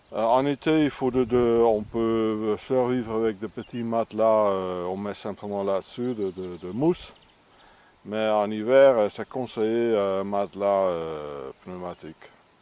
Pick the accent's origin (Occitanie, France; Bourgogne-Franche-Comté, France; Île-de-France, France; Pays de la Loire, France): Occitanie, France; Carcassonne; Je viens de Carcassonne.